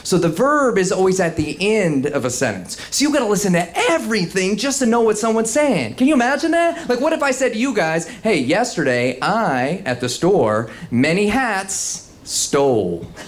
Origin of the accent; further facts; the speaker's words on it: Virginia, United States; born there; And I'm just like, nah, I was born in Virginia.